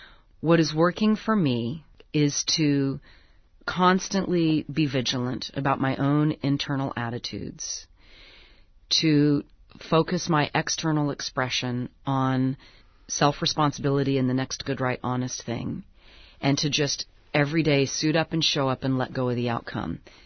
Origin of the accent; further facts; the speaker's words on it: United States; Well, I am American, and so that's, you know, a lever I try to push.